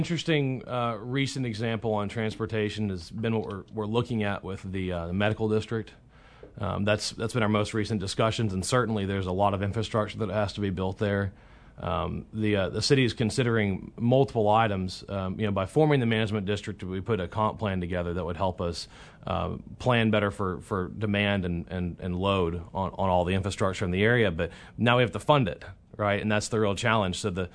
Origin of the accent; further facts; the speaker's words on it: Baton Rouge, Louisiana, United States; a town like what I grew up in Baton Rouge, Louisiana, we dealt with aging infrastructure all the time.